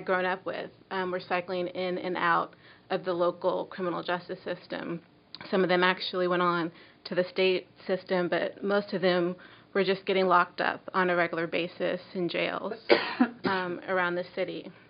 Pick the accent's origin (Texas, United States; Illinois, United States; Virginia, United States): Texas, United States; Houston; And let me first start off by saying that I'm from Texas. I grew up in Northeast Houston.